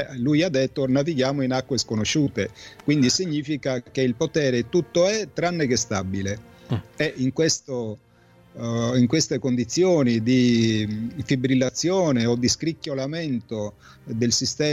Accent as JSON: {"language": "Italian", "region": "Sardinia", "country": "Italy", "tie": "born or raised there", "said": "ho avuto modo in Sardegna, che è la mia terra di origine, di vedere sin da bambino"}